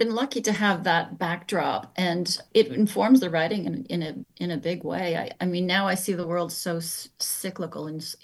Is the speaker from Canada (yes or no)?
yes; Canada; The walls were dirty, everything was dirty and yucky, and I came from Canada